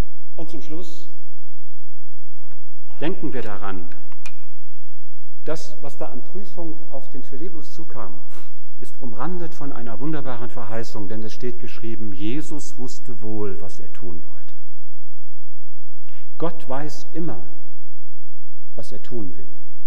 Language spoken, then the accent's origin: German; Osnabrück, Lower Saxony, Germany; Meine Eltern haben mitten in unserem Haus gewohnt in Osnabrück. Wir kommen ursprünglich aus Osnabrück. Eltern haben dort mitgelebt.